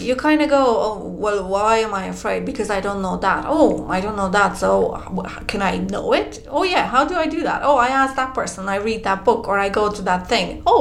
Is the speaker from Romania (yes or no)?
yes; Romania; English is a second language; moved away; I left my home country because I was like, oh, I need to go and blah. Right. You know, post-communist Romania wasn't the greatest place ever.